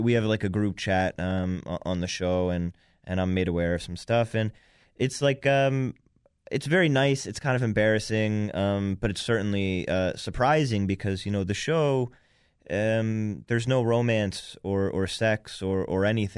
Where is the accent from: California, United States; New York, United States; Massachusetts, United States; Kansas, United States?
New York, United States; As I mean, I love Chicago, but I grew up in New York, and I love New York, too.